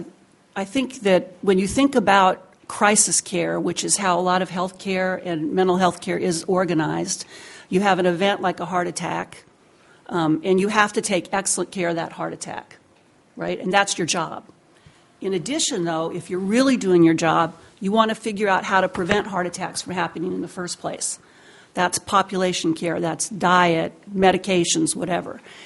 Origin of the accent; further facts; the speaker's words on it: Alaska, United States; also born or lived in Colorado; I grew up in Alaska. My dad moved here with the oil boom. He was with ARCO, and we lived here since then.